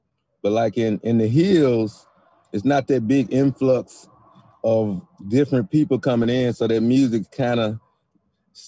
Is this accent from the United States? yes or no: yes; Memphis, Tennessee, United States; I grew up in Memphis and on Beale Street, so I was more used to more the 12 bar sound